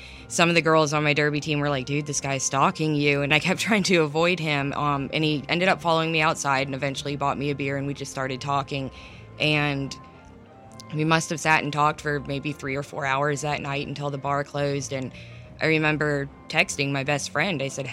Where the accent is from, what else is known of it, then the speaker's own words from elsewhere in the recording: Ellijay, Georgia, United States; I'm from Ellijay, Georgia, so I live in the mountains, and I work as a veterinary technician.